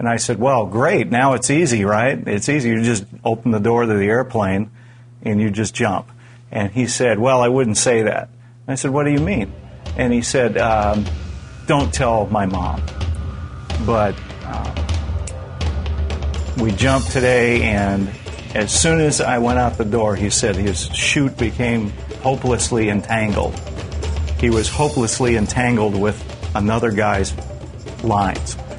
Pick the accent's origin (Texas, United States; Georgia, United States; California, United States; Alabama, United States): California, United States; Apple Valley; This is my wife, Pam. We're from Apple Valley, California. We own a restaurant in Lucerne Valley.